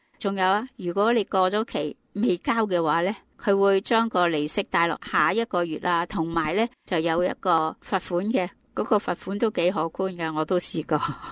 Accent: China; 我们中国人历来都崇尚勤力节俭的

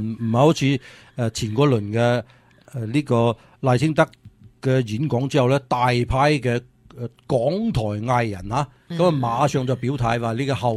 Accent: China

